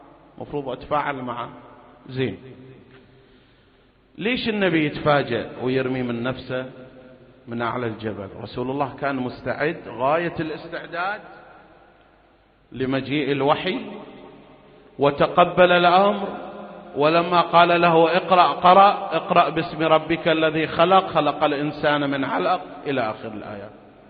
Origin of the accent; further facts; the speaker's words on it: Kuwait; يمكن احنا موجود عندنا في الكويت في المنهج